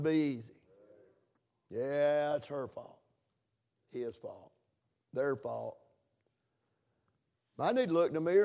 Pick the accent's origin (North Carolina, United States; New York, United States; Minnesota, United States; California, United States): North Carolina, United States; Rosman; I was raised in Rosman, North Carolina. Y'all knew that.